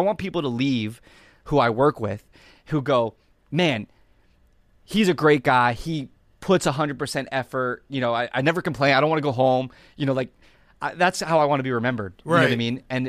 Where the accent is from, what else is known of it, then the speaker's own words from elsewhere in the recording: New Jersey, United States; I grew up in New Jersey.